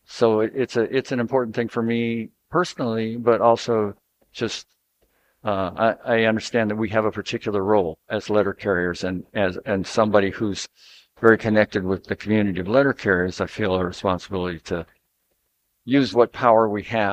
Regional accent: Portland, Oregon, United States; Portland, Oregon.

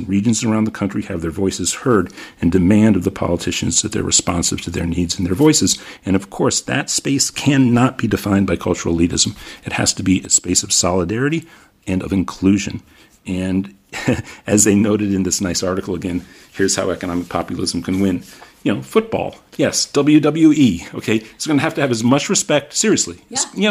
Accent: Italy; And I grew up partly in Italy.

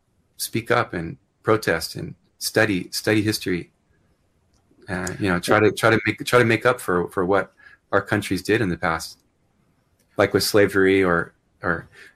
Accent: United States; I mean, it's hard for me to speak as an American, because when did we apologize?

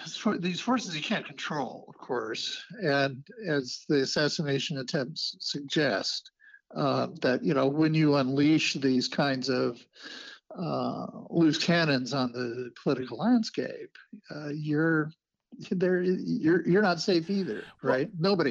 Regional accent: Idaho, United States; I grew up in Southern Idaho

